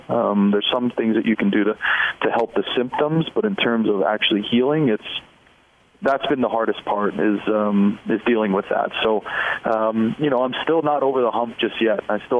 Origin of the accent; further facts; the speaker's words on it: Southwest, United States; And I'm a huge, you know, I'm from the Southwest, so yeah. I usually try to seek out these places every mm-hmm. city that I go.